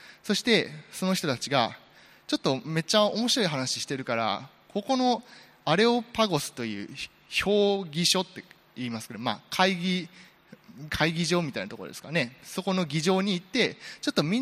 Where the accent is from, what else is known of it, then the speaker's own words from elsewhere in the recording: Kansai, Japan; 私自身はちょっと関西育ちなものなので